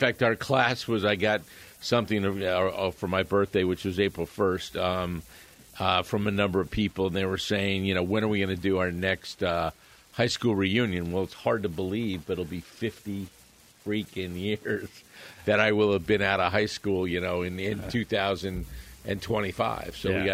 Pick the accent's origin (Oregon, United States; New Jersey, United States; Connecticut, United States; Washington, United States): Connecticut, United States; Old Greenwich; I think it was pretty cool. I'll never forget coming over the rise on Lockwood Avenue.